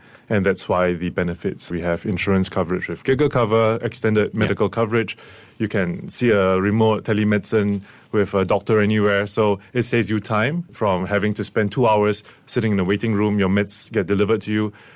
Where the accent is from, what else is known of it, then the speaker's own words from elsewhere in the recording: Singapore; I think one of the good things about being Singaporean is you understand the DNA of being different.